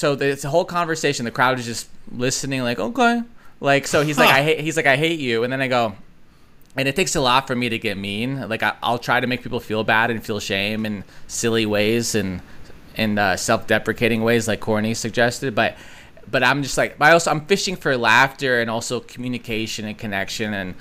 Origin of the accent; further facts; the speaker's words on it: California, United States; You hate me because I'm from California.